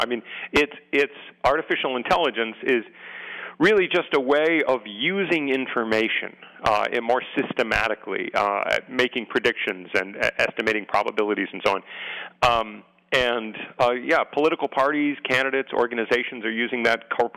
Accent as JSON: {"language": "English", "town": "San Diego", "region": "California", "country": "United States", "tie": "born or raised there", "said": "I grew up in San Diego, and My best friend explained to me that we had to have favorite teams"}